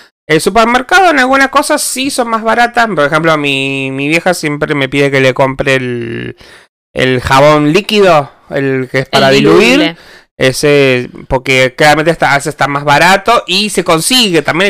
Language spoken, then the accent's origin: Spanish; Venezuela; now in Argentina; soy venezolana y les digo que es la mejor manera de ahorrar. Ahora en Argentina también tengo que hacerlo.